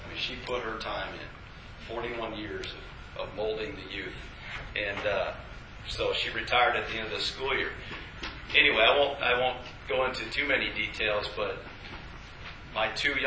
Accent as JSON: {"language": "English", "region": "East Coast", "country": "United States", "said": "So I come from the East Coast, right?"}